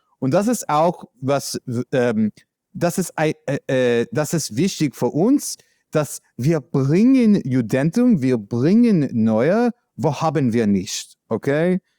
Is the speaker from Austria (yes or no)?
no; New York, United States; German is a second language; now in Berlin, Germany; Okay, ich komme aus New York, ja.